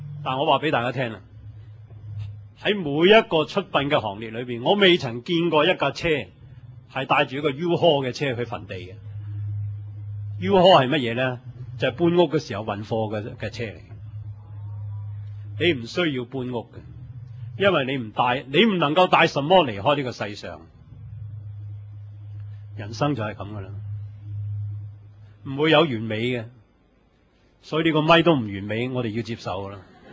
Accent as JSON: {"language": "Chinese", "country": "China", "said": "如果我们中国人就说，哇，有没有搞错啊？"}